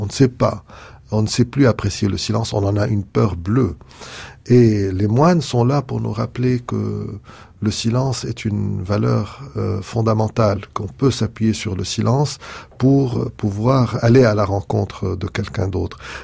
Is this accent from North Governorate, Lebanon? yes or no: yes; North Governorate, Lebanon; Alors moi je suis originaire de la vallée de Kadisha, qui est la vallée sainte du Liban